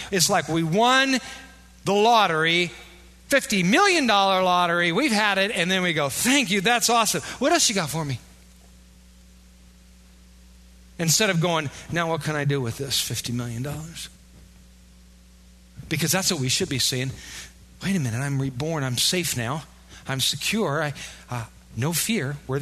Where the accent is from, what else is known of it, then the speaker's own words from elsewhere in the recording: United States; But I am a Christian first before I'm an American.